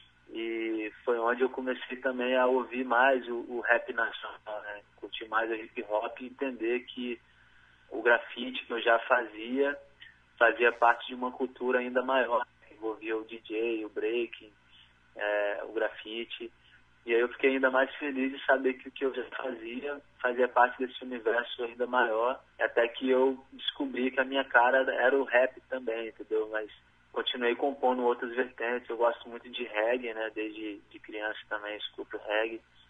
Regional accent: Belo Horizonte, Minas Gerais, Brazil; born there; A lembrança mais viva que eu tenho é de quando a minha irmã, lá em Belo Horizonte, a cidade onde eu nasci, desenhava as capas dos cadernos

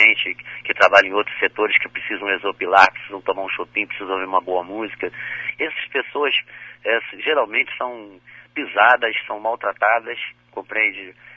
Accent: Rio de Janeiro, Brazil; born there; now in Espírito Santo, Brazil; Porque eu nasci no Rio, por exemplo, eu vim para cá já tem 31 anos, tenho filhas aqui, sou capixaba, amo o Espírito Santo.

